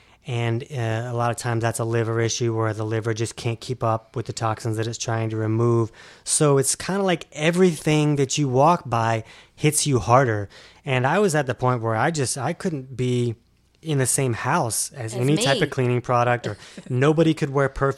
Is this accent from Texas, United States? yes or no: no; Florida, United States; I'm from Florida.